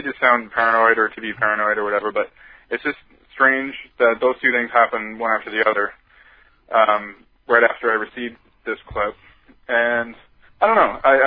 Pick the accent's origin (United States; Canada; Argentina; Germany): Canada; I mean, I'm personally Canadian.